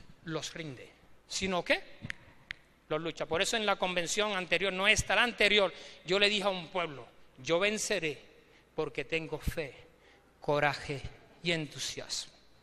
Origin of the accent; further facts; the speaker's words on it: Puerto Rico; Yo dije, hasta que yo no tenga éxito en mi país, yo no me muevo. Porque si yo no le puedo demostrar a los míos de que yo lo hago aquí, ¿para qué tengo que demostrarlo de allá? Y le demostré a mi gente que ahí en Puerto Rico me levanté.